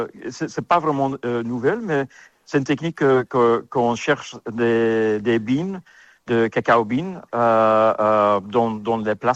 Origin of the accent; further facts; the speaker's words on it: Antwerp, Flanders, Belgium; French is a second language; moved away as an adult; also born or lived in England; je viens de Belgique, né à Anvers. Puis après ça, j'ai fait des études dans l'école hôtelière de Coxyde, faire la mer.